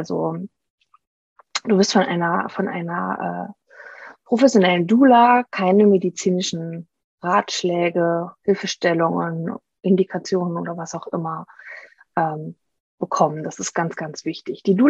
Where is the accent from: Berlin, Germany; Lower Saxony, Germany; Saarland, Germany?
Saarland, Germany; now in Trier, Germany; Ich bin, wie alt bin ich? 38, werde demnächst 39. Wir leben am Stadtrand von Trier, ziehen aber nächsten Monat um. Wieder zurück in meine alte Heimat, ins Saarland